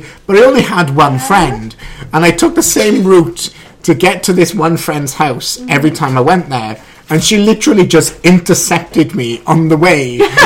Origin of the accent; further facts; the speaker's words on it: Wales, United Kingdom; Well, as a Brit, one would in Britain.